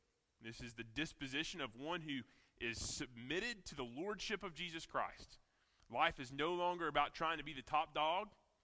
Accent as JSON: {"language": "English", "region": "the South", "country": "United States", "accent": "southern", "said": "I'm not going to say them for us and spare you my southern accent trying to pronounce a Greek word."}